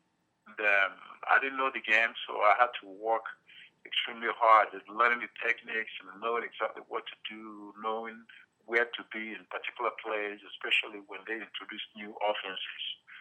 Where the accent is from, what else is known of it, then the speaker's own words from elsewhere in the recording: Nigeria; moved away as an adult; now in United States; Well, as you know, I'm from Nigeria. I grew up in Nigeria. I was born over there. I'd never actually been outside of Nigeria until I came to the U.S. I came out here right after high school.